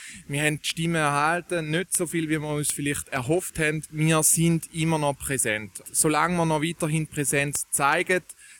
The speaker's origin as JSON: {"language": "German", "country": "Switzerland", "said": "Als Schweizer, muss ich sagen, fühle ich mich mit dem Wahlergebnis einigermaßen wohl."}